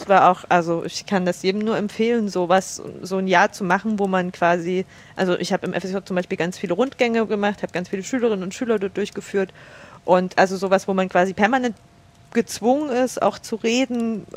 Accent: Chemnitz, Saxony, Germany; also born or lived in Bavaria; geboren in Karl-Marx-Stadt und aufgewachsen in Chemnitz, ohne quasi meinen Standort zu ändern. Ich bin aufgewachsen in einem Dorf bei Chemnitz, so ein knappes Vorwendekind, 87 geboren

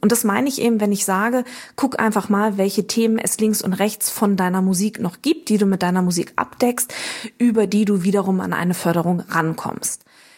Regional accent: Hamburg, Germany; ich bin Hamburgerin, ich wohne in Hamburg

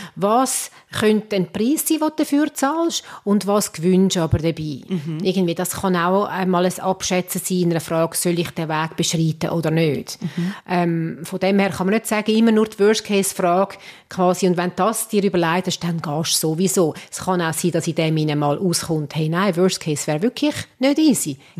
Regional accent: Switzerland; wir Schweizer

